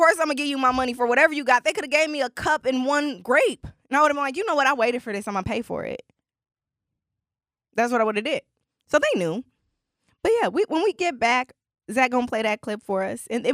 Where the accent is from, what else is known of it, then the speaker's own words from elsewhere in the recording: Milwaukee, Wisconsin, United States; Do I look like I'm from Baltimore? I'm from Milwaukee's North Side.